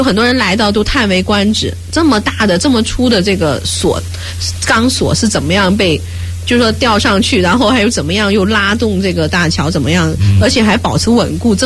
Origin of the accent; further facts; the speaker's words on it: China; 虽然我们中国人呐、东方人还没那么喜欢